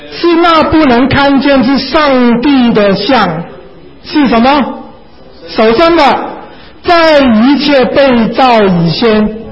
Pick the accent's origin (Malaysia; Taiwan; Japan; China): China; 不但是给犹太人的，乃是给我们中国人的